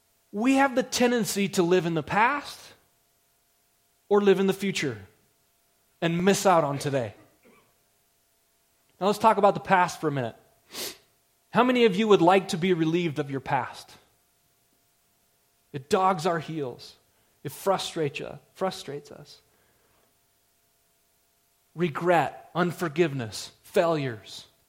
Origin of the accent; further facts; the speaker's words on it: Helena, Montana, United States; Where are you from? Just like I was just discussing, I'm from Helena, Montana. And I'm a little bit numb to what's going on in Helena, Montana.